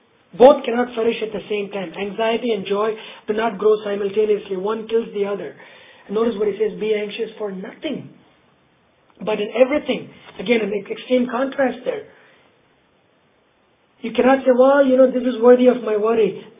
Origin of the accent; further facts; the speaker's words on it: India; I remember growing up in India.